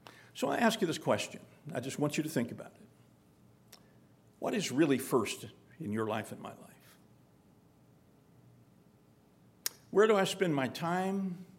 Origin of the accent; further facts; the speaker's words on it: United States; even though I'm an American and I have all this prosperity and freedom and blessings